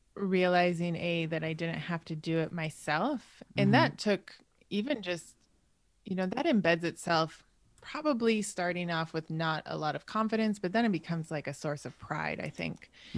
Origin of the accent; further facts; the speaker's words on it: Wisconsin, United States; In Wisconsin.